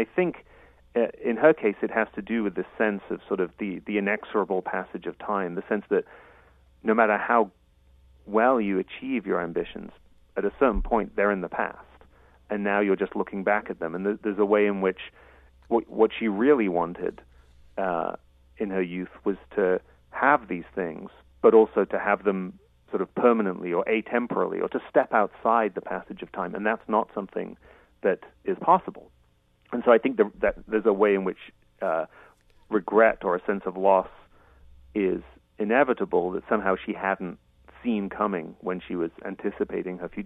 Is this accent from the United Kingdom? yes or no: yes; England, United Kingdom; I grew up in England